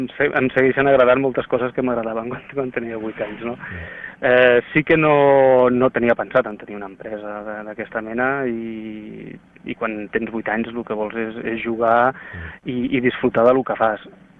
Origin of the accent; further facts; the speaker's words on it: Barcelona, Catalonia, Spain; also born or lived in Campins; els meus pares tenien una casa al Montseny, a Campins, i em preguntaven d'on era, jo deia de Campins, no? Em costava dir de Barcelona perquè et senties més del lloc on disfrutaves els caps de setmana i on volies tornar